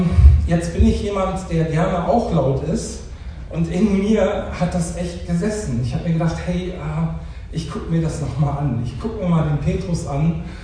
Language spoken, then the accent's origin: German; Hesse, Germany; also born or lived in Berlin; wir sind vor einiger Zeit aus Berlin zurückgezogen in meine Heimat im Norden von Hessen